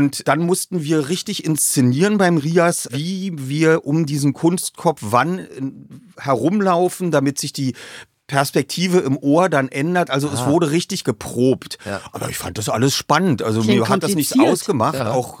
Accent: Berlin, Germany; Wir haben natürlich als Berliner, haben wir natürlich dann auch die Ostsender geguckt.

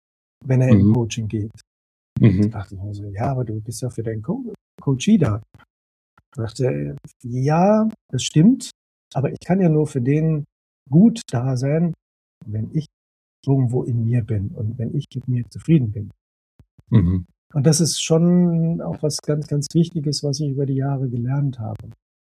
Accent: Saarbrücken, Saarland, Germany; ich bin geboren und aufgewachsen in Saarbrücken, im Saarland. Also okay. Der französischen Grenze.

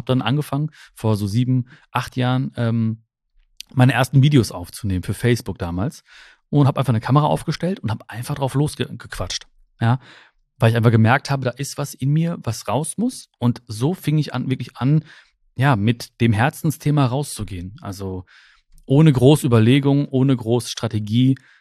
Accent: Germany; born there; Also, ich bin ja die erste Generation, die hier in Deutschland geboren ist. Meine Eltern kommen aus Indien, aus Kerala, aus dem südindischen Kerala. Und meine Mama kam mit 17 Jahren hier rüber. Da gab's, also ich bin hier gerade im Ruhrgebiet in Hagen.

